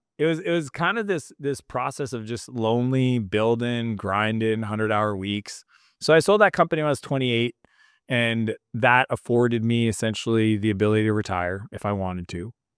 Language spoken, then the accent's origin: English; Canada; as a Canadian, I was just, you know